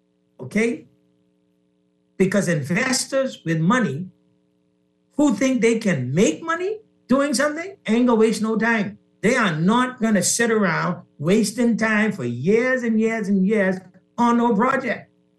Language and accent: English; Exuma, Bahamas; So I'm from Exuma